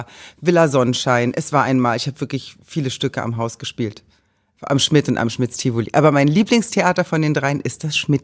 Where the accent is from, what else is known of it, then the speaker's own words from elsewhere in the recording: Thuringia, Germany; Nein, ich komme nicht aus Polen. Meine Großeltern kommen aus Polen und dann, ich komme aus Thüringen. Ursprünglich.